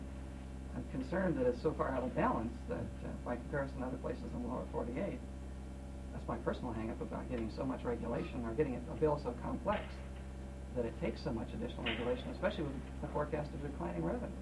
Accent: Anchorage, Alaska, United States; I come from Anchorage, and I think the politics in Juneau are a little different than they are in Anchorage.

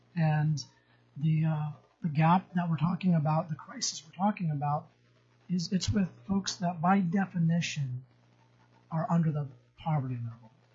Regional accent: Yakutat, Alaska, United States; now in Juneau, United States; I'm from Yakutat. I am an attorney. I grew up in Yakutat, but I've been a member of the Bar Association for over 20 years in the First Judicial District here in Juneau.

